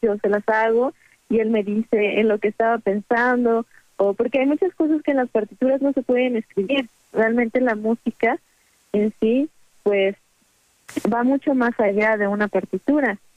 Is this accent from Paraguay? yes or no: no; Mexico; pero soy mexicana.